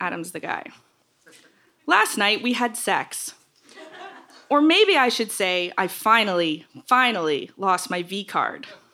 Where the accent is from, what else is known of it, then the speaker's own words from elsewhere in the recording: Toronto, Ontario, Canada; I'm from Canada. I grew up in Toronto. It's a big city